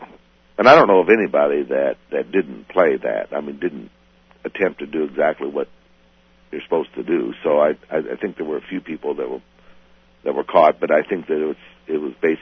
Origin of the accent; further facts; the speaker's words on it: St. Joseph, Missouri, United States; back in my hometown, St. Joe, Missouri, and it was like okay again.